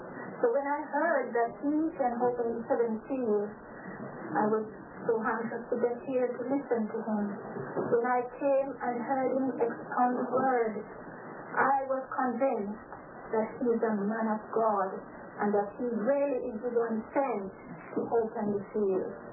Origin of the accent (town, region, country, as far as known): Jamaica; now in Canada